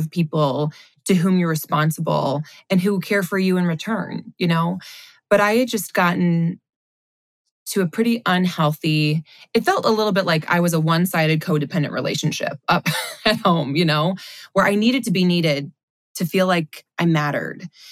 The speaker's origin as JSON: {"language": "English", "region": "Michigan", "country": "United States", "tie": "born or raised there", "said": "I felt very much like my hometown I often joke that if the South is the Bible Belt, Southwest Michigan's kind of the coordinating tie clip a little farther north. And so all of my friends, my community in Michigan"}